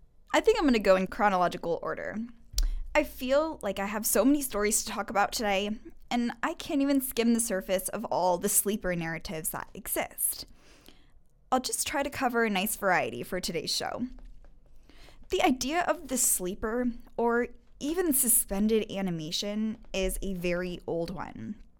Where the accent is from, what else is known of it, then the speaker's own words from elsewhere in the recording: California, United States; This definitely appeals to me because, well, I'm from Southern California.